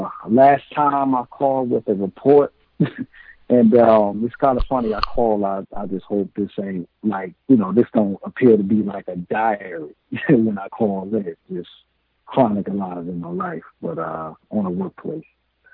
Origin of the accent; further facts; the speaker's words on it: Newark, New Jersey, United States; I'm from an urban area in New Jersey, I'm from Newark, New Jersey